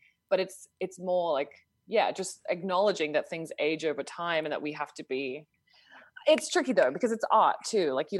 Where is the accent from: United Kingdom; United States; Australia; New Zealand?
Australia; born there; I was born in Australia, but that's kind of I am Australian, but that being born actually on the soil of Australia was kind of a fluke move